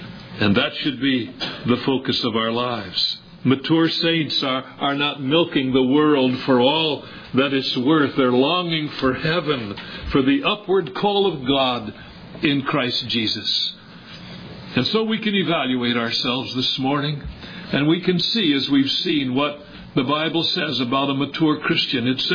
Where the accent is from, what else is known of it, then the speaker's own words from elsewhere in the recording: Chicago, Illinois, United States; when I was a boy, I'll tell you how old I was, and growing up in Chicago, the milkman drove a wagon with horses in the front of it.